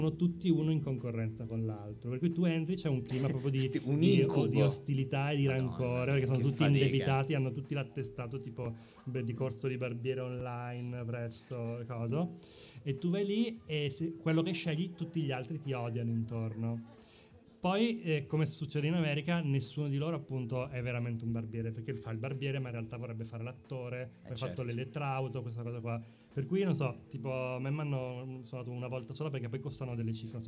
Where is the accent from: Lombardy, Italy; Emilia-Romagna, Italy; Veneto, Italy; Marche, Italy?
Lombardy, Italy; Io sono lombardo, appunto.